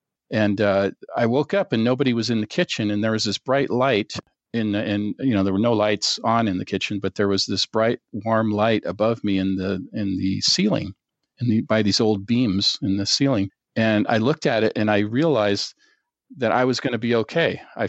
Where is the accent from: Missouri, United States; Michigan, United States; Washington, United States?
Washington, United States; Seattle; also born or lived in North Carolina / Alabama; I grew up in Seattle, so I never had air conditioning. As a kid, we just opened the window, never got that hot, And so living in Southern California, and when I lived in the South, too, in North Carolina and Alabama